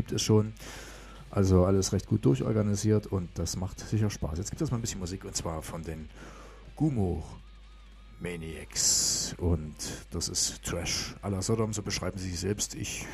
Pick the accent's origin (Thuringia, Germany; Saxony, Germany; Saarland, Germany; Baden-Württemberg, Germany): Saxony, Germany; Reichenbach im Vogtland; Ich meine das Chronicle Moschers Open Air in Reichenbach im Vogtland. Das ist nämlich meine Heimatstadt.